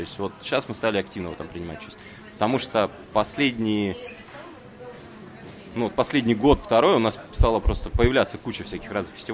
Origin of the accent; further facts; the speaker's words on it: Omsk, Omsk Oblast, Russia; И, соответственно, той самой академии, да, состояли и мы, вот, ребята из Омска.